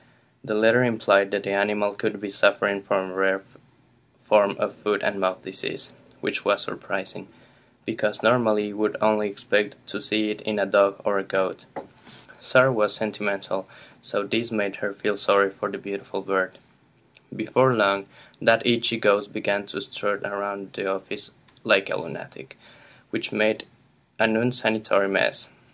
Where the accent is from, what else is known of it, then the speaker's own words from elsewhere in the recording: Ecuador; English is a second language; Oh, well, I'm from Ecuador. I was born and raised there.